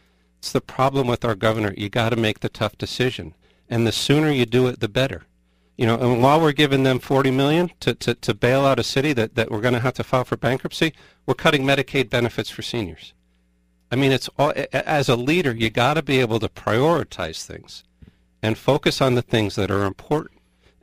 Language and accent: English; New Haven, Connecticut, United States; also born or lived in London; I've got a blue-collar background growing up in New Haven.